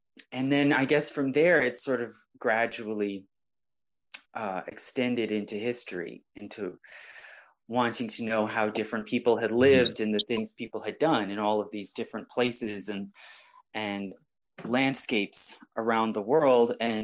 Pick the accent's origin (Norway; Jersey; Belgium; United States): United States; obviously I'm an American